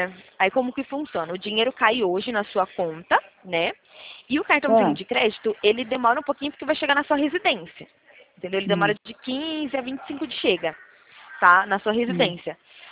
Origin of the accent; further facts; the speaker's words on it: Limeira, São Paulo, Brazil; Eu sou de interior de São Paulo, tá? De Limeira